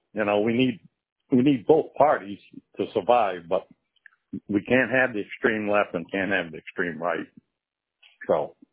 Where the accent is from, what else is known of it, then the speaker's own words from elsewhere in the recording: Florida, United States; No, I'm from the Keys, and they definitely they're developing too fast.